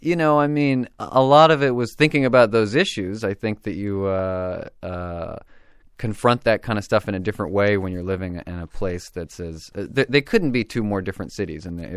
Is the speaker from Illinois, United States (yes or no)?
no; Texas, United States; now in New York, United States; Outside of Houston.